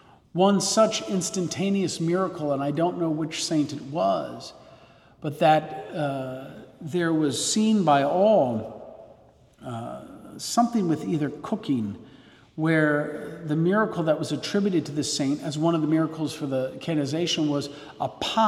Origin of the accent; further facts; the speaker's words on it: New Jersey, United States; I grew up in New Jersey, and I knew the good Lord was calling me around the death of Pope St. John Paul II.